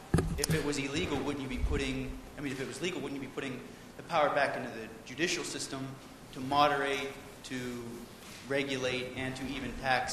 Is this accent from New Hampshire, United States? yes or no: no; Shippensburg, Pennsylvania, United States; I come from Shippensburg.